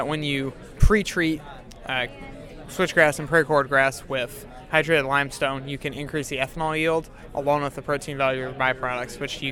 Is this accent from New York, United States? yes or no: no; Iowa, United States; born or raised there